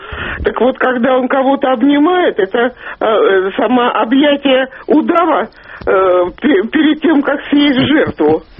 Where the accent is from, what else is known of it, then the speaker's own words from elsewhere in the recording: Moscow, Russia; я из Москвы.